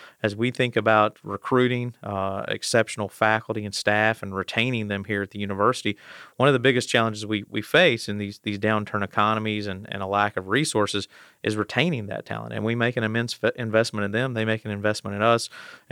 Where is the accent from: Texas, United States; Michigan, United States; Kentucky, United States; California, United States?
Kentucky, United States; Paintsville; Originally, I'm from Paintsville, Kentucky, over in far eastern Kentucky, first-generation college student.